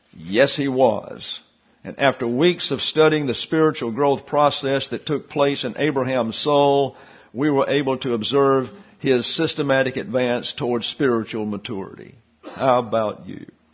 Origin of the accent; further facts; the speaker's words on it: Alabama, United States; I'm from a little town in South Alabama. It was Nirvana growing up in the 1950s.